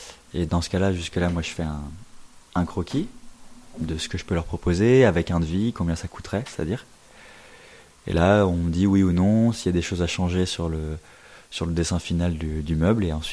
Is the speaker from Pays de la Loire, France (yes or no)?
yes; Cholet, Pays de la Loire, France; now in Saint-Georges-sur-Loire, France; voilà, j'ai 23 ans et je vis à Saint-Georges-sur-Loire et je viens de Cholet, j'ai grandi à Cholet, cette bien belle ville, au cœur des Mauges.